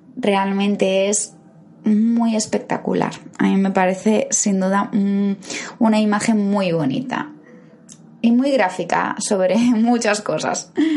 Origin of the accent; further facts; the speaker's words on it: A Coruña, Galicia, Spain; now in Barcelona, Spain; es una de las principales fiestas del lugar de donde yo soy oriunda, que es a Coruña, en Galicia, otra zona del país. Y aunque ya sea barcelonesa de corazón al llevar 15 años aquí